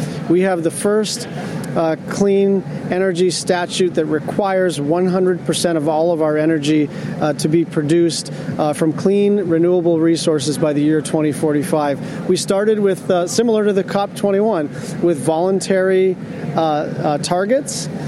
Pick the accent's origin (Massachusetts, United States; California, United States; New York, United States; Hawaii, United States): Hawaii, United States; President Trump is everything that we are taught not to be growing up in Hawaii.